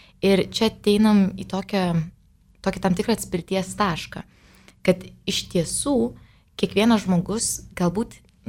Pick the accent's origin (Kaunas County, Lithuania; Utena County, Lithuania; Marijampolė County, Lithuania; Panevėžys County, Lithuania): Utena County, Lithuania; Utena; now in Vilnius, Lithuania; esu iš Utenos, šiuo metu studijuoju Vilniuje.